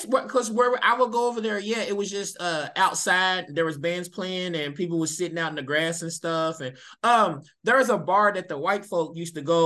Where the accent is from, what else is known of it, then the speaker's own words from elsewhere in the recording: United States; I'm a American